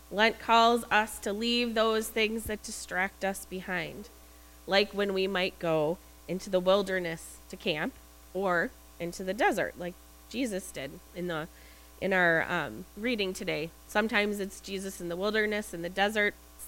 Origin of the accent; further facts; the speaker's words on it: Midwest, United States; But the climate there is just mind-boggling to me as a Midwesterner.